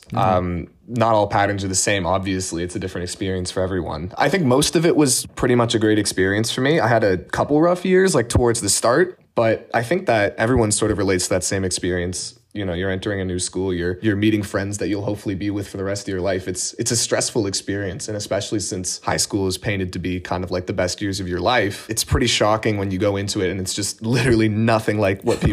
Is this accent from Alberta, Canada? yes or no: no; Ontario, Canada; Yeah, I've been born and raised here. I grew up just outside of Toronto and moved here when I was pretty young.